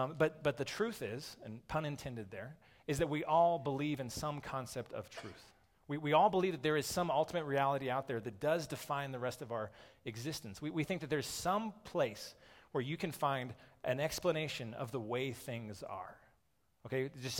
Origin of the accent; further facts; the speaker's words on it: United States; and I am American, I sure as heck am not going to submit to any king.